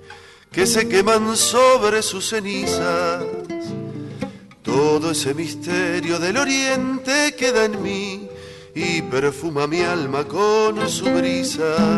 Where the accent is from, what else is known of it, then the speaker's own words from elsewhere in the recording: Río Gallegos, Santa Cruz, Argentina; also born or lived in Puerto San Julián; Yo soy de la Patagonia, soy de Santa Cruz. En realidad nací en Puerto San Julián y viví en Río Gallegos casi siempre.